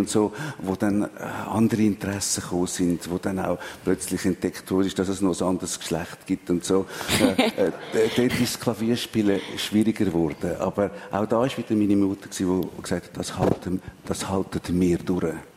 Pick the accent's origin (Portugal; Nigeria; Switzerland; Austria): Switzerland; Und so sind wir Schweizer geworden. Und ich fühle mich heute als Schweizer, ich fühle mich heute nicht mehr als Deutsch oder Italienisch.